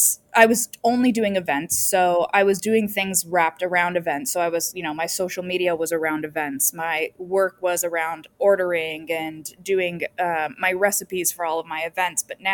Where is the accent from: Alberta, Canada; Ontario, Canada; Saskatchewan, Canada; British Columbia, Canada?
Ontario, Canada; Toronto; I was born and raised in Toronto. I am 32 years old.